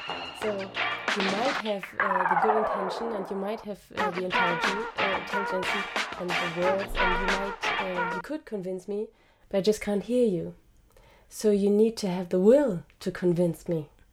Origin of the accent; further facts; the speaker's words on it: Berlin, Germany; I'm from Berlin. I'm almost 30. I'm a Christian.